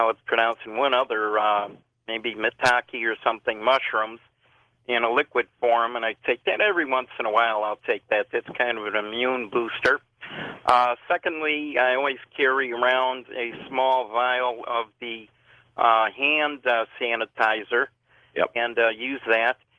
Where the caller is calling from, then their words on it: Chicago, Illinois, United States; Phoning from Chicago.